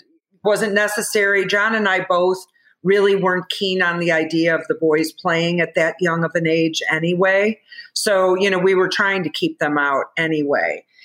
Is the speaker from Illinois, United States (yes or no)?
yes; Chicago, Illinois, United States; and we're from Chicago, so he was going to go to Illinois.